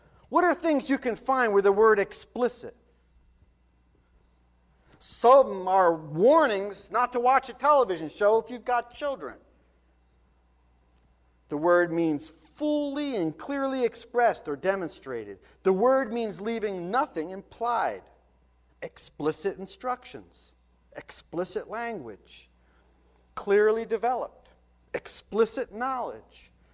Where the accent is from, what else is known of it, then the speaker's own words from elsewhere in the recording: Summit, New Jersey, United States; I was born in Summit, New Jersey 51 years ago. I grew up in this country.